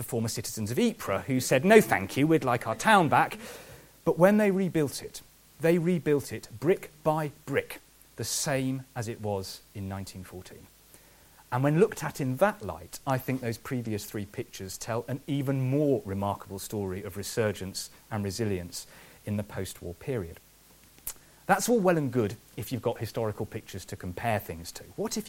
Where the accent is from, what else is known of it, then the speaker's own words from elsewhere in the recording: United Kingdom; When we go as British visitors, we tend to go to the top part because that's where the British troops fought.